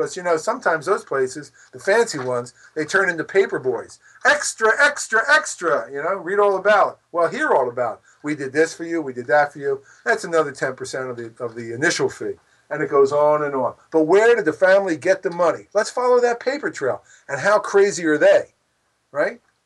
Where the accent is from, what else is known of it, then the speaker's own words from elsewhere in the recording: Pennsylvania, United States; like this guy in Pennsylvania, sad to say my home state